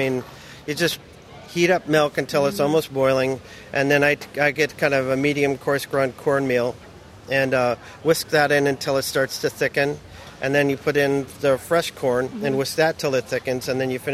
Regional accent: Midwest, United States; I grew up in the Midwest, so I've been making a corn pudding

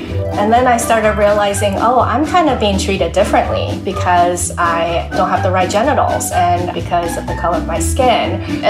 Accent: Taiwan; I tell people I grew up evangelical, but I was actually born into a non-religious home. And I was born in Taiwan, born and raised in Taiwan. But my parents sent me to a Western school, an American school that was founded by missionaries.

